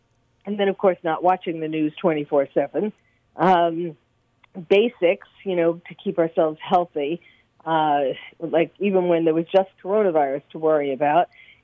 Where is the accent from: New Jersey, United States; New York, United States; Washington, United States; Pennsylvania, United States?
New York, United States; I'm originally from New York. And so when I saw some statues toppled in Manhattan, you know, statues that I grew up